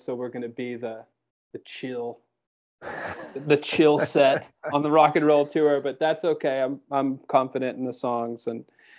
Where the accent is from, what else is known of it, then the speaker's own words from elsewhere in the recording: Texas, United States; I'm a Texan fronting a band from England.